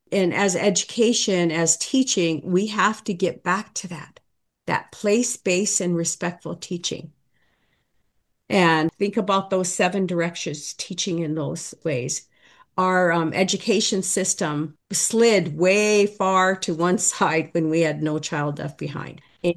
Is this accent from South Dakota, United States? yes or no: yes; South Dakota, United States; I come to you from the Lake Traverse Indian Reservation in northeast corner of South Dakota in the USA. I am Sisseton Wahpeton Oyate Hamataha. I come from the people of the Sisseton and Wahpeton lands.